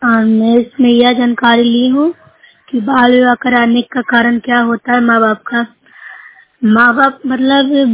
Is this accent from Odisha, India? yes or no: no; Bihar, India; मैं नूसरा ब्लॉक से हूँ, जिला नालंदा की निवासी हूँ।